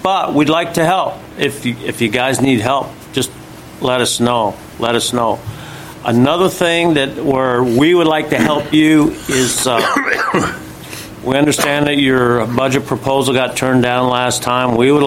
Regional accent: Mount Vernon, Washington, United States; from Mount Vernon.

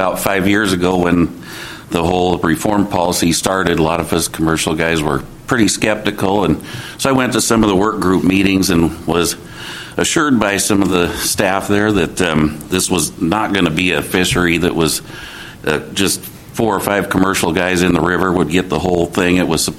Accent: Astoria, Oregon, United States; I'm from Astoria, commercial fisherman there.

